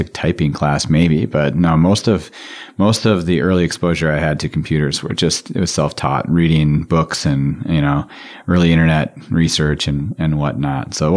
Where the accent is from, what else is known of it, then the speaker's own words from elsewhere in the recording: Chanhassen, Minnesota, United States; I grew up in Chanhassen, right here in the Twin Cities.